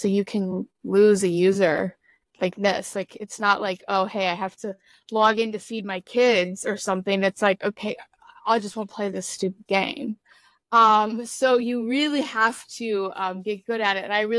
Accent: Midwest, United States; And I think I can say that I'm from the Midwest, so I'm not like one to boast

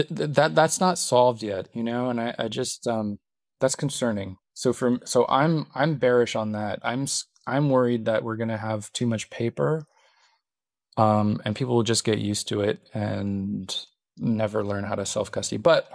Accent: California, United States; I was at a conference many years ago and I'm from Silicon Valley. I was like building like robots and stuff.

